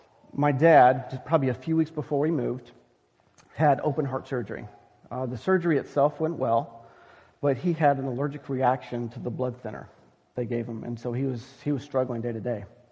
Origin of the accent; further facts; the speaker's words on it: Atlanta, Georgia, United States; I am originally from Atlanta, Georgia. Go Braves, Falcons, Hawks, Georgia Tech, et cetera, et cetera. I'm all teams Atlanta.